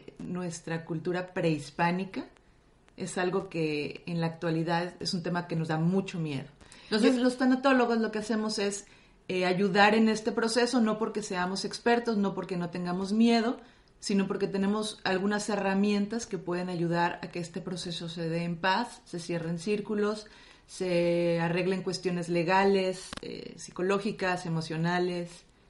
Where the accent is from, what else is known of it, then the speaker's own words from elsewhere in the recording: northern Mexico, Mexico; sí, soy mexicana, pero soy mexicana del norte de México.